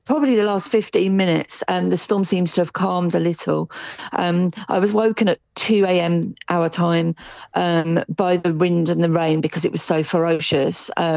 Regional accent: United Kingdom; as British people, we're not used to this level of hurricane.

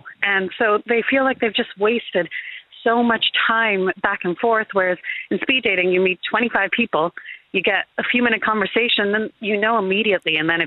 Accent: Canada; now in Dublin, Ireland; I'm from Canada originally.

